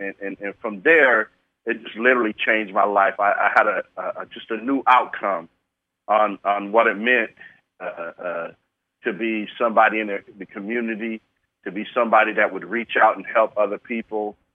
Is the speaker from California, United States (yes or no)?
yes; Sacramento, California, United States; Well, as a young person growing up, I was in Del Paso Heights, and then I grew up in the South area.